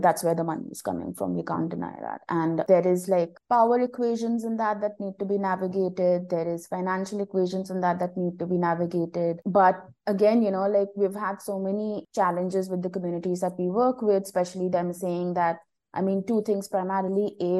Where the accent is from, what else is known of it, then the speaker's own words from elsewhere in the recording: India; I come from India